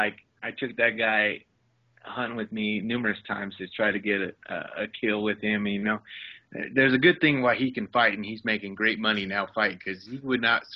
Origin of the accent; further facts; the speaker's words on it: Nebraska, United States; now in Denver, United States; I'm originally from Nebraska. I'd like to show him, you know, where I grew up at and how did a kid like me end up in Denver fighting